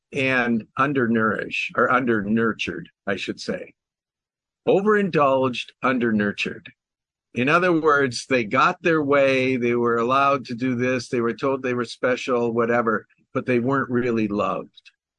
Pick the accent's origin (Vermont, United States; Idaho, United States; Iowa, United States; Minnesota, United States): Minnesota, United States; Minneapolis; I grew up in the Minneapolis area